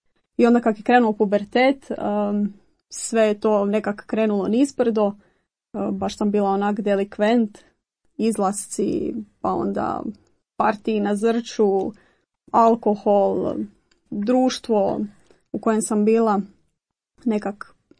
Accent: Zagreb, City of Zagreb, Croatia; dolazim iz Zagreba, radim u bolnici

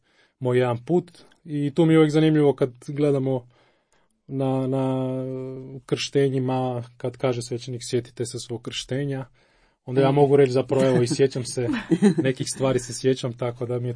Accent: Zaprešić, Zagreb County, Croatia; odrastao sam u Zaprešiću, roditelji su nas odgajali, brata i mene, u jednom tradicionalnom pogledu

